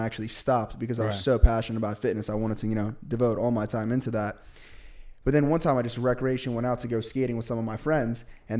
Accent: New Jersey, United States; I am from New Jersey

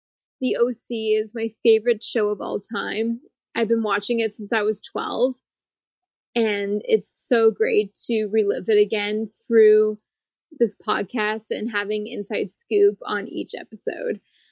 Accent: Toronto, Ontario, Canada; I'm from Toronto.

